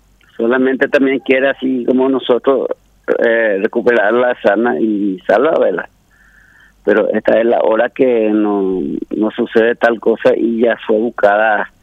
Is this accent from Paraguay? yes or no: yes; Asunción, Paraguay; Sí, yo soy de Asunción y trabajo por ahí como todos